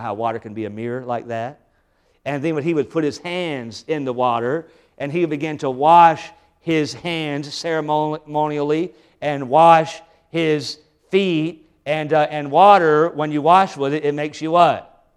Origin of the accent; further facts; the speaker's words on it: Tennessee, United States; I'm from Tennessee, and down in Tennessee, there's some real rebels.